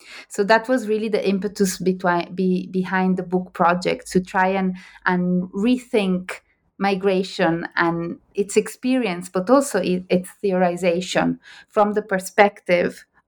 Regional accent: Italy; the region where I grew up in Italy is a region that has seen a lot of migration from Morocco.

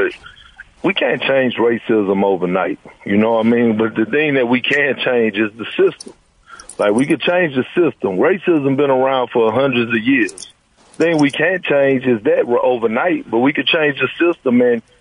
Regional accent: Beaumont, Texas, United States; growing up in Beaumont, Texas

